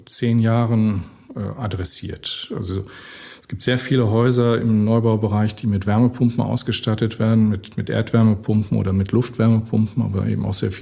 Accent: North Rhine-Westphalia, Germany; bei uns im Ruhrgebiet

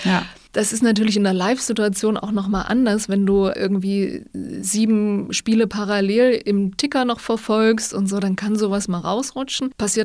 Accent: Ballrode, Saxony, Germany; Also ich komme aus Ballrode bei Torgau. Das ist schon ein größeres Dorf.

